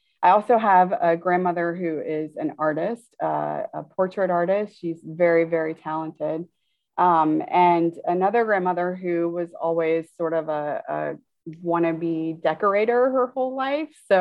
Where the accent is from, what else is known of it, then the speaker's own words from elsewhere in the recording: Tallahassee, Florida, United States; now in New York, United States; I grew up in Tallahassee, Florida. I have family all throughout the South. So I'm really a Southern girl at heart, even though I've been in New York for 21 years.